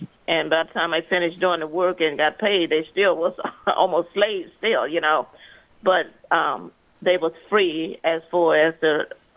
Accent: Arkansas, United States; moved away; Well, it's a little bit kind of funny because I'm from the Deep South. You know, I'm from Arkansas, you know, and there's Texas. We never did celebrate Juneteenth.

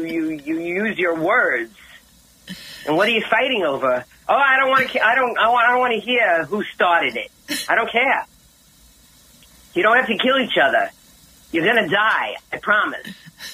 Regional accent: New York, United States; I came from New York where my father he was racist

